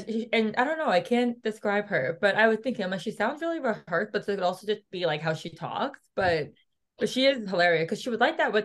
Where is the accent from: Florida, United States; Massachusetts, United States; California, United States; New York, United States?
New York, United States; because I'm from Long Island, I was like, I have no idea where I would take him if I made it to hometown, because I'm just in like a normal suburb area